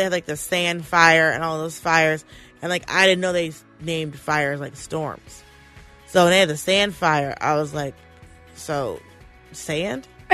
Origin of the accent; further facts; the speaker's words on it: Atlanta, Georgia, United States; Because, like, I grew up in Atlanta. Like, Atlanta's a very diverse city